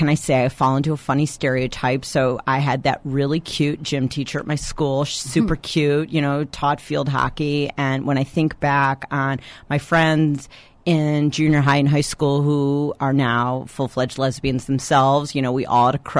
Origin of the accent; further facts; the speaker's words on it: Midwest, United States; I will say I am not from San Francisco. I'm also from the hearty Midwest, and in my town, there are plenty of sex stores.